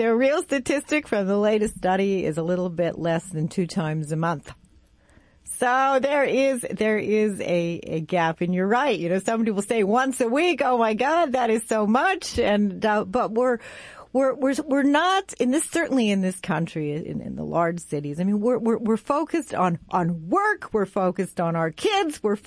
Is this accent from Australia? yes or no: no; Canada; Again, I'm Canadian